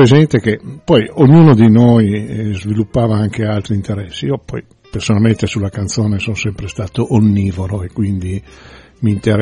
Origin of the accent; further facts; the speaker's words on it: Milan, Lombardy, Italy; tutti nati e cresciuti a Milano, quindi abbiamo esperienze abbastanza comuni